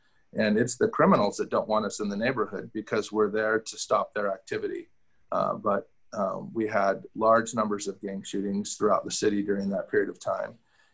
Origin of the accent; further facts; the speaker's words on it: Sacramento, California, United States; I grew up in Sacramento. I love this city. It's a very important place for me